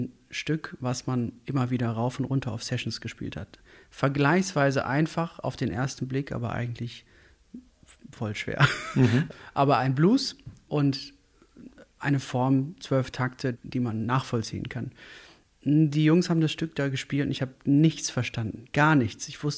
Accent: Hagen, North Rhine-Westphalia, Germany; Nachdem ich eine Weile in Hagen, wo ich herkomme, Klavierunterricht gehabt habe

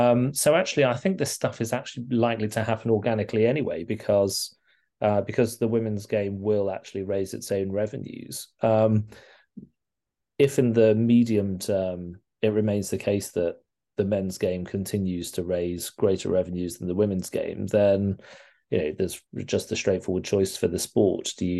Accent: Birmingham, West Midlands, United Kingdom; I'm from Birmingham originally.

